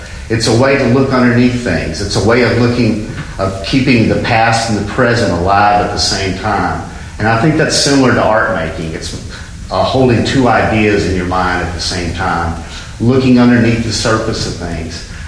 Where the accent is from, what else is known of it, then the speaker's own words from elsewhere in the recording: Chattanooga, Tennessee, United States; born there; I was born in Chattanooga, Tennessee in 1957. Chattanooga and the area had a profound effect on me as a human being and as an artist.